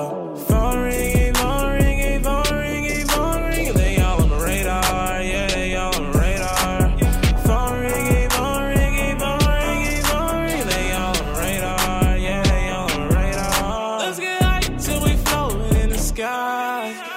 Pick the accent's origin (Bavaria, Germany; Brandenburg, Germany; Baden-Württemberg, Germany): Brandenburg, Germany; Eisenhüttenstadt; Ich komme aus Eisenhüttenstadt, die Bevölkerung hat sich mehr als halbiert dort